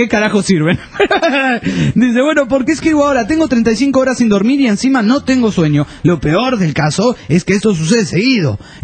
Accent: Argentina; Hola, soy de Argentina

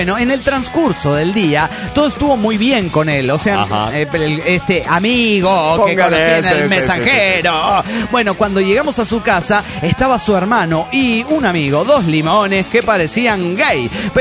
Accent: Mexico City, Mexico; del DF mexicano.

